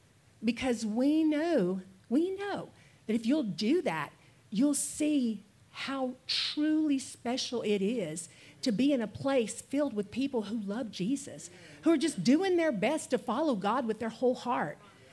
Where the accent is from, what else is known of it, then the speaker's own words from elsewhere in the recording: Texas, United States; It's hard for me to say the word aunt, y'all, because I'm from East Texas, and we say aunt. I know that's East Texas, but it is what it is.